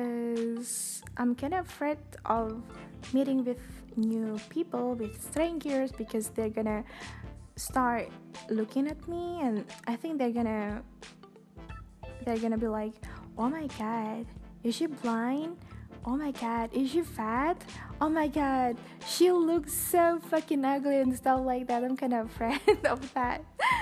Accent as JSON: {"language": "English", "country": "Indonesia", "first_language": "Indonesian", "second_language": "English", "said": "I'm so sorry it's spoken in Bahasa Indonesia, in my own language, my mother tongue."}